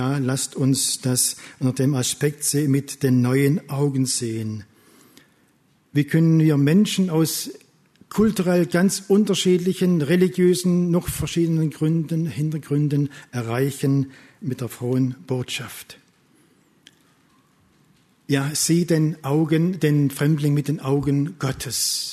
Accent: Germany; Wir sind Deutsche mit DMG der Deutschen Missionsgemeinschaft.

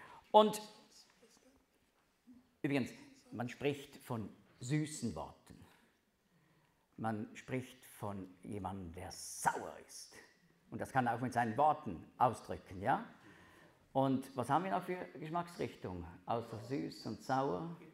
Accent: Switzerland; Ich darf das jetzt als Schweizer nicht sagen.

